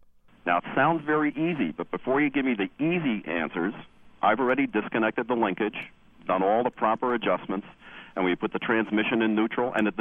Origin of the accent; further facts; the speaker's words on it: Amsterdam, North Holland, Netherlands; moved away as an adult; now in Scotch Plains, United States; I'm from Amsterdam, the Netherlands.